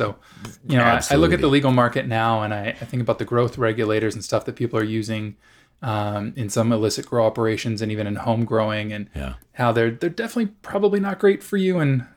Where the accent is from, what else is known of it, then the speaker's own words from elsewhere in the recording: Los Angeles, California, United States; there were times growing up in California, we were at this really interesting intersection